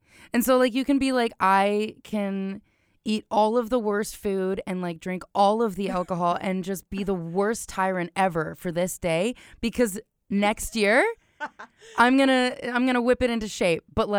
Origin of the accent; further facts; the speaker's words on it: Tofino, British Columbia, Canada; I'm like from Tofino, Ucluelet. So there's no, do you know, they're like teeny tiny little towns. And so there's like no chains or anything there.